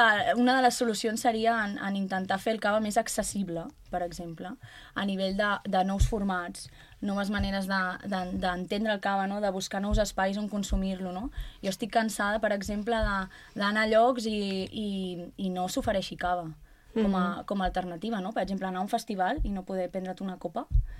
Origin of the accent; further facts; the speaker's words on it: Vilanova i la Geltrú, Catalonia, Spain; Jo sóc de Vilanova i la Geltrú, vale? Aleshores jo no estic tan arrelada al Penedès com potser ho sou vosaltres.